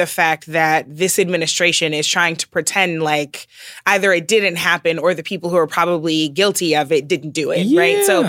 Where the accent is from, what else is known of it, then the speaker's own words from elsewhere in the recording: St. Louis, Missouri, United States; was thinking a lot about growing up in the Midwest. So I'm from St. Louis, which means that I share a home state with Rush Limbaugh.